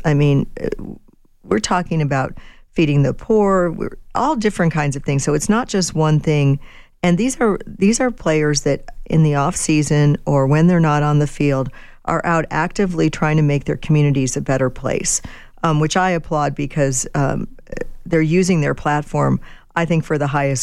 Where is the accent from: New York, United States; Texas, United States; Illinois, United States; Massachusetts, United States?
New York, United States; Buffalo; born there; I was born in Buffalo, and I've always been a Bills fan just because my dad made me.